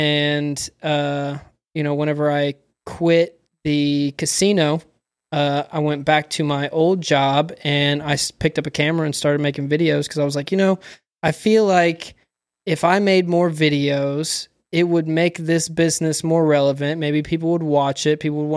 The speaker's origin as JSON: {"language": "English", "town": "Philpott", "region": "Kentucky", "country": "United States", "tie": "born or raised there", "also_born_or_lived": "Evansville", "said": "So I was actually born in Evansville, moved to Philpott, Kentucky, lived there for about 5 years."}